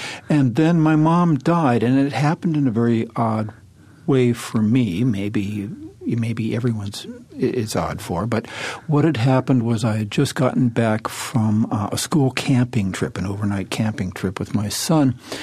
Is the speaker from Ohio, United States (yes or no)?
yes; Cleveland, Ohio, United States; I was raised in Cleveland, and it was a place of such formidable grayness